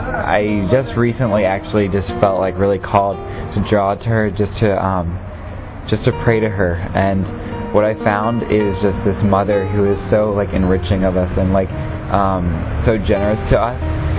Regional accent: United States; I'm from the United States. I am 20 years old.

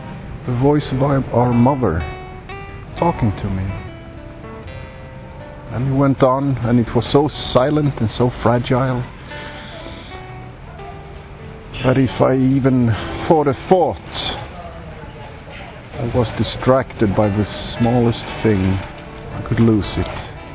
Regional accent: Sweden; I'm from Sweden.

